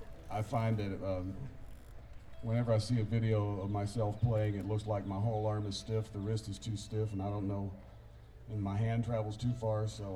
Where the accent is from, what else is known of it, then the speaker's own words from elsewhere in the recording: Nashville, Tennessee, United States; So I grew up outside Nashville, so I did have the advantage of watching great musicians on TV and learning that way.